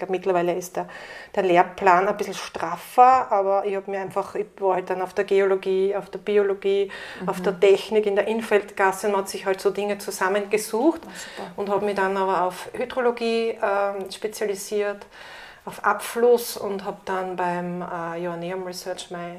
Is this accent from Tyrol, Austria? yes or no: no; Fehring, Styria, Austria; eigentlich komme ich aus der Oststeiermark. Ich bin in Fähring aufgewachsen und dann meine Schulstationen in Fürstenfeld und Feldbach.